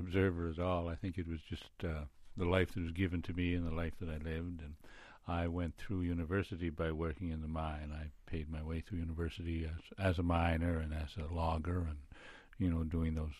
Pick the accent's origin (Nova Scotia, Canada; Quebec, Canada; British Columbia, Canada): Nova Scotia, Canada; born or raised there; also born or lived in Saskatchewan